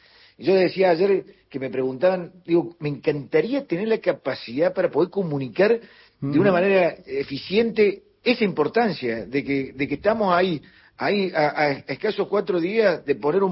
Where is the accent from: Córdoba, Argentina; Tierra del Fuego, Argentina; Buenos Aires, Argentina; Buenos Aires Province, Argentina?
Córdoba, Argentina; Nosotros de Córdoba somos recontra que estoy orgulloso de los cordobeses.